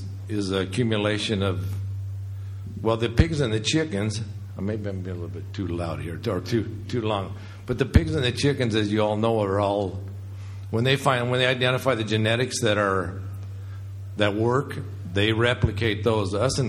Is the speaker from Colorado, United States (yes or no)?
yes; Colorado, United States; from Northwest Colorado, Moffat County.